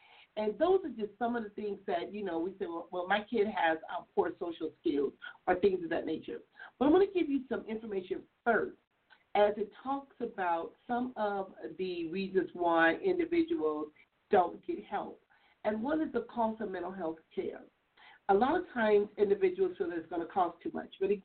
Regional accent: Compton, California, United States; I had no knowledge of none of that stuff growing up in Compton.

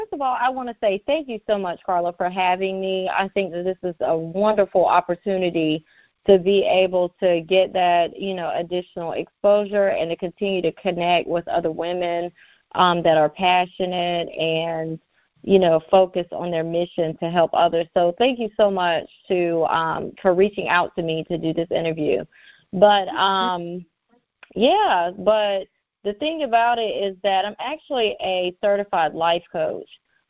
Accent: Raleigh, North Carolina, United States; So, yeah, I'm actually from Raleigh. It's actually very unique right now. It's very rare to even be a Raleigh native.

